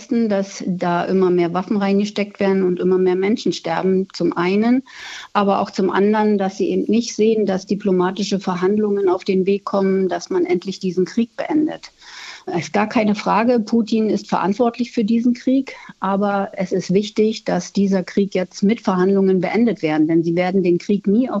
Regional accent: East Germany, Germany; aber ich bin ja auch ein Kind des Ostens

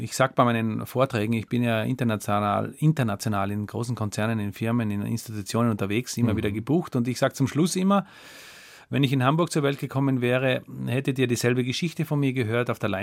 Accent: Italy; die Dolomiten schauten bei mir zu Hause im Kinderzimmer rein.

